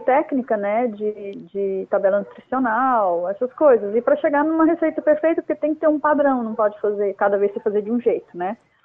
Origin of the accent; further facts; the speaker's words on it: Goiás, Brazil; Eu sou goiana, ele nasceu aqui e a gente estava morando em Goiás.